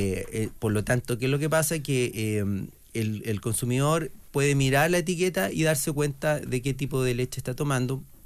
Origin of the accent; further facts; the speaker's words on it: southern Chile, Chile; nuestro sistema productivo en el sur, de donde vengo, depende mucho de las praderas, del pasto